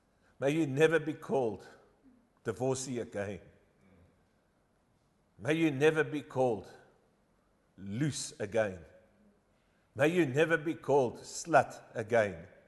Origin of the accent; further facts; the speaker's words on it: Durban, KwaZulu-Natal, South Africa; now in Pretoria, South Africa; I am an outsider to Pretoria. I am foreign to this land. I'm an English-speaking Durbanite.